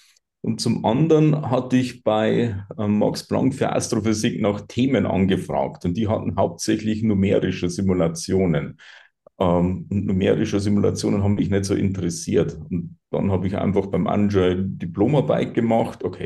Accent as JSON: {"language": "German", "region": "Bavaria", "country": "Germany", "tie": "born or raised there", "said": "Genau, also ich bin im Bayerischen Wald aufgewachsen, wirklich in einem sehr kleinen Dorf. Wir hatten 50 Einwohner, war eher von Landwirtschaft geprägt."}